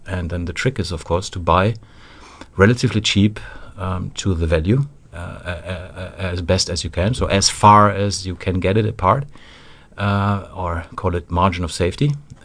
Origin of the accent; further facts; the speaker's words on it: Hemer, North Rhine-Westphalia, Germany; English is a second language; I started in a small town in Germany. So I grew up in Hemer, which is near Dortmund